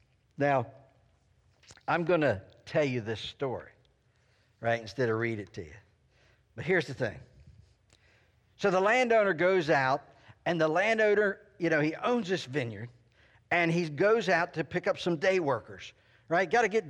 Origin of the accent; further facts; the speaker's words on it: Delaware, United States; I grew up in Sussex County, Delaware. We were a big agricultural community.